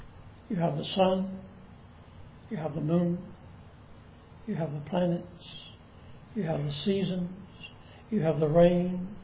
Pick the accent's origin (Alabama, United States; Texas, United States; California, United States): Texas, United States; Olney; born there; I was born in Olney, Texas. That's somewhere out west. It's a little town.